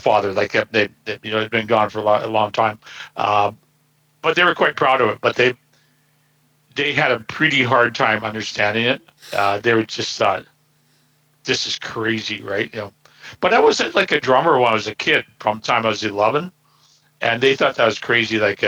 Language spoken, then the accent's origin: English; Burnaby, British Columbia, Canada; Now in my hometown, which is 250,000 people, Burnaby, there's 103 languages spoken.